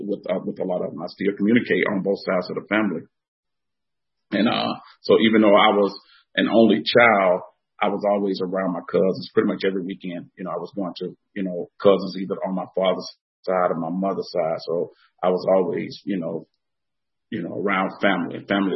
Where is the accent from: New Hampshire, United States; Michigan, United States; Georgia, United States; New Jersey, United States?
Georgia, United States; Atlanta; You know, I'm a native Atlantan. I was born here in Atlanta, and I'm an only child.